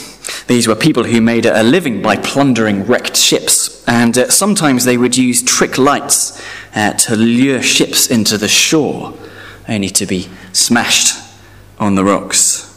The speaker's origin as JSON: {"language": "English", "region": "London", "country": "United Kingdom", "tie": "born or raised there", "said": "I could be in London, my hometown."}